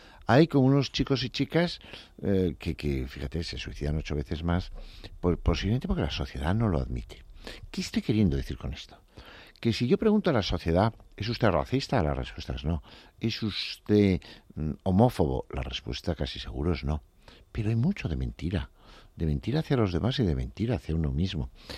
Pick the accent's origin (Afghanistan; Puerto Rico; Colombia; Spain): Spain; Pamplona, Navarre; van a mi tierra, a Pamplona, en los Sanfermines